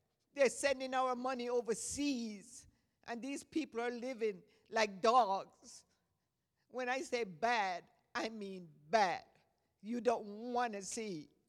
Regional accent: Jamaica; I'm from Jamaica, where we do have a lot of poor people

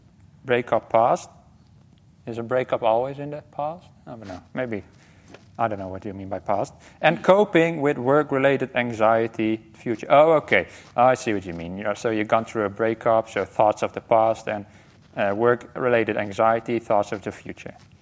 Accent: Rotterdam, South Holland, Netherlands; I'm from Rotterdam.

